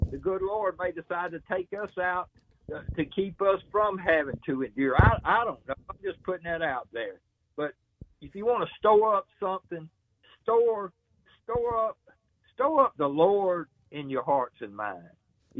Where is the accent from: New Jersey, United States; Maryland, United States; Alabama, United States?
Alabama, United States; I'm from Central Alabama.